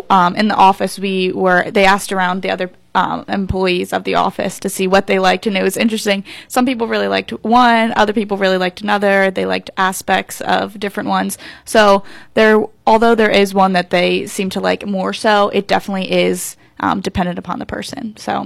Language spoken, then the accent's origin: English; Pennsylvania, United States; I am from Lebanon County. It's about 30 minutes past Hershey, Pennsylvania.